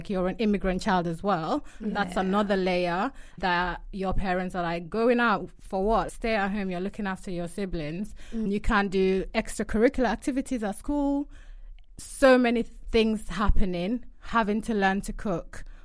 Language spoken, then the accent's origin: English; Yorkshire and the Humber, United Kingdom; accent: Yorkshire; moved away as an adult; Oh, my Yorkshire God, my Yorkshire accent was so thick. When I moved to uni, people used to say something.